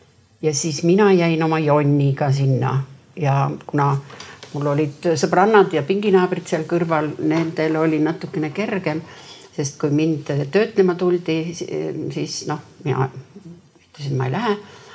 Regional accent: Saare County, Estonia; ma olen Saaremaalt

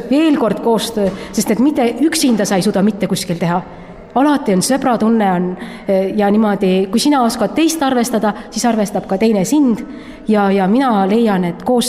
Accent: Saare County, Estonia; ma olen rõõmus, et ma olen saarlane.

